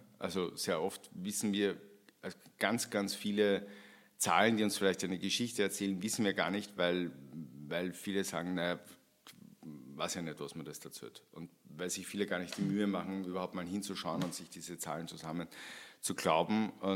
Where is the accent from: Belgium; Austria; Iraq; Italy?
Austria; St. Pölten, Lower Austria; Könnte ich jetzt zum Beispiel St. Pölten hernehmen, meine Heimatstadt